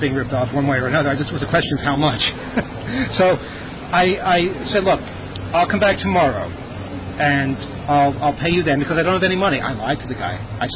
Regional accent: United States; moved away; But again, you know, I'm from America.

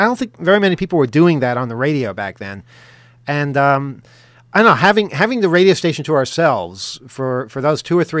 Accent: New York, United States; We're from New York.

